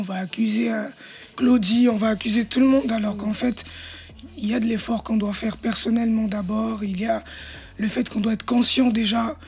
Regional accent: Brazzaville, Republic of the Congo; Qui a fait le déplacement pour venir chez moi à Brazza.

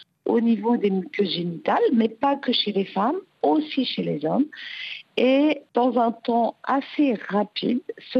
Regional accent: France; il faut que ce soit généralisé, comme chez nous en France.

